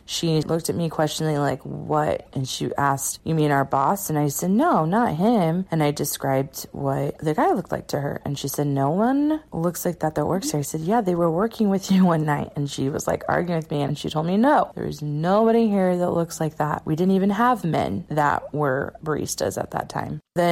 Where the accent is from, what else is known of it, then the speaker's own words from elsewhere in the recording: Bakersfield, California, United States; I am from Bakersfield, California